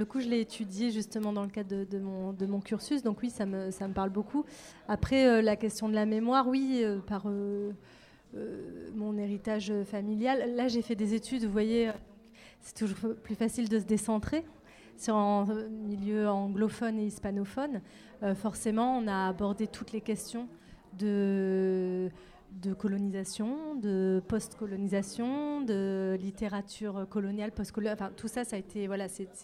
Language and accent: French; Orléans, Centre-Val de Loire, France; il y a quelque chose de cet endroit où moi, j'ai grandi à La Source, où justement, comme je vous dis, on était tous mélangés.